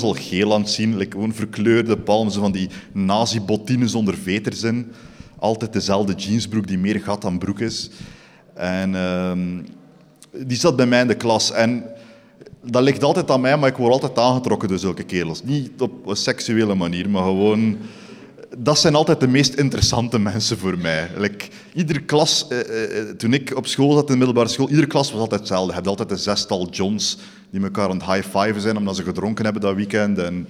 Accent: Eeklo, Flanders, Belgium; ik kom origineel van Eeklo en daar zijn niet echt kunstscholen.

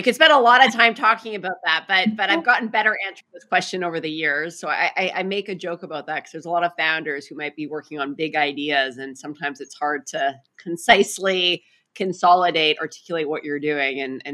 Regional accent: Saskatchewan, Canada; So I'm Canadian. I grew up in Canada. I'm proudly Canadian. I grew up in a province called Saskatchewan, which is kind of the prairie province of Canada.

